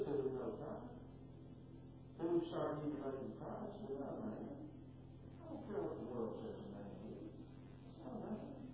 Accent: Kentucky, United States; I grew up in Fort County, Kentucky

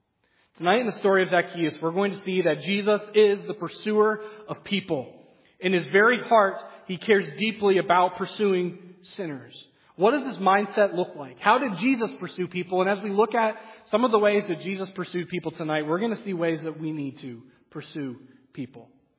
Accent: New England, United States; I grew up in New England, so we went down to Boston, and I did the Boston mission trip almost every year.

